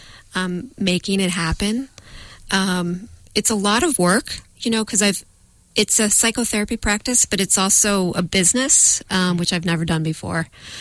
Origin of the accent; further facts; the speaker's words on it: Buffalo, New York, United States; moved away as an adult; I'm originally from Buffalo, New York.